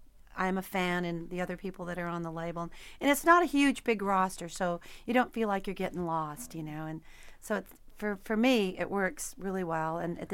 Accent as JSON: {"language": "English", "region": "Texas", "country": "United States", "lives_now": "Nashville, United States", "said": "He was from Kentucky. I was from Texas. His roots were bluegrass. Mine was blues and conjunto, you know."}